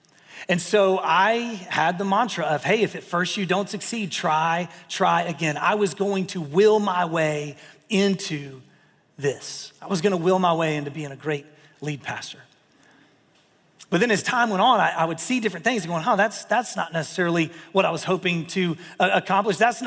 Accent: the South, United States; born or raised there

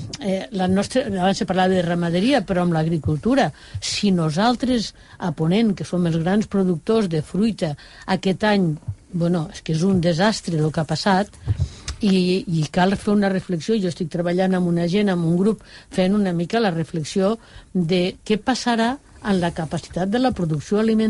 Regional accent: Bell-lloc d'Urgell, Catalonia, Spain; i al meu poble, a Belllloc, van caure 55 litres per minut

